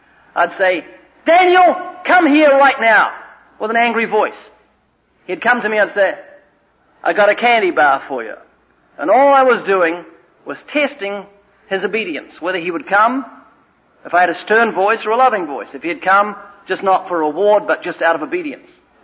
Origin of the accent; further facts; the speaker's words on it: New Zealand; I was from New Zealand and to the south is just penguin.